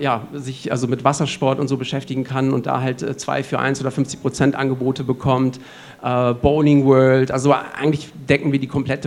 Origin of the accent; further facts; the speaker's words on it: Hanover, Lower Saxony, Germany; das gibt's in Hannover, also meine Heimatstadt, nicht.